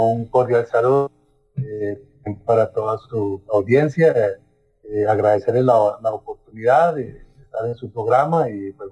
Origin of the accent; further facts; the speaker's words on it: Tilarán, Guanacaste, Costa Rica; yo soy de Tilarán.